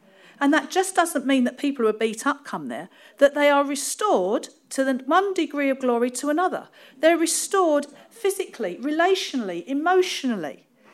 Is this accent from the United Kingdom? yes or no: yes; London, United Kingdom; accent: Cockney; It's my Cockney accent coming out.